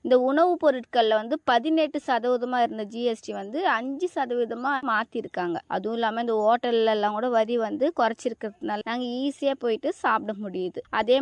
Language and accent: Tamil; Tamil Nadu, India; நான் வந்து ராணிப்பேட்டை மாவட்டம் சேர்ந்தவர்.